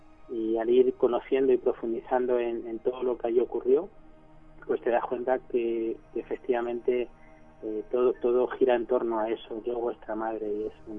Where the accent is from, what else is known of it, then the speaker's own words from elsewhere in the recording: Toledo, Castilla-La Mancha, Spain; Yo, por ejemplo, soy de Toledo y algunos más de los que participamos en la peli también lo somos.